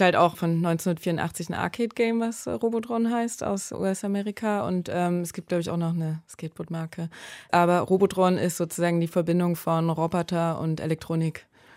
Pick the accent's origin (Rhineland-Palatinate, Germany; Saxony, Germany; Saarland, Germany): Saxony, Germany; Dresden; Also ich bin ja aus Dresden, komme halt aus der DDR und bin da sozialisiert.